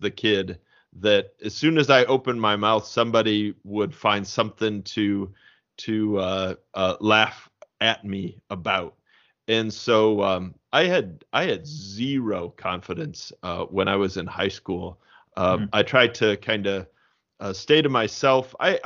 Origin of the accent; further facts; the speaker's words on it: Fort Wayne, Indiana, United States; I grew up in a Lutheran household. I grew up in Fort Wayne, Indiana.